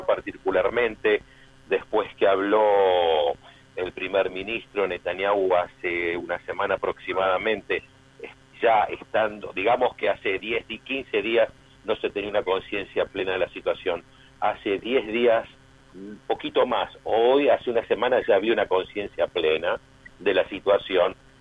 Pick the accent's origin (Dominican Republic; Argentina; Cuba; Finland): Argentina; also born or lived in Italy; yo viví 8 años en Italia. Soy argentino, israelí, también soy italiano.